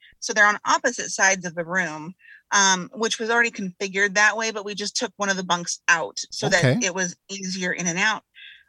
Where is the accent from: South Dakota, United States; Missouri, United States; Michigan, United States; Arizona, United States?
Arizona, United States; Flagstaff; now in Denison, United States; We are currently in Denison, Texas. We are from Flagstaff, Arizona, though.